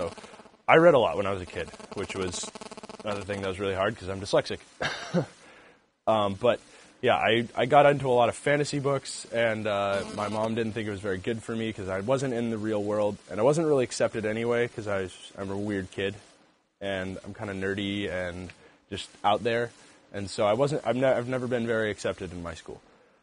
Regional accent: Idaho, United States; I am adopted, I was from Idaho, my birth parents had me when they were 17-ish.

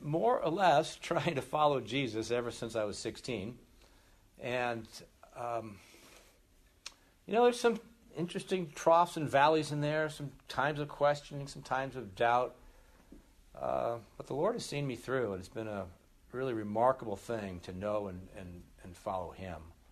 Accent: Mountain View, California, United States; Grew up in the area. I grew up in Mountain View. I left a couple times and somehow ended up back here.

